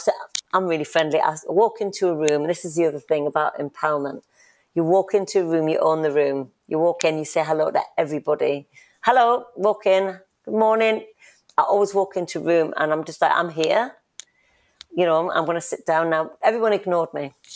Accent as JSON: {"language": "English", "region": "North East England", "country": "United Kingdom", "said": "because I'm a Geordie."}